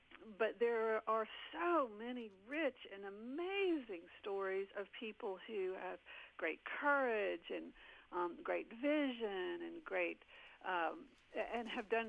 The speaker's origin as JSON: {"language": "English", "region": "Tennessee", "country": "United States", "tie": "born or raised there", "said": "Well, I grew up outside of Nashville in Middle Tennessee, and so I came to Mississippi as a college student"}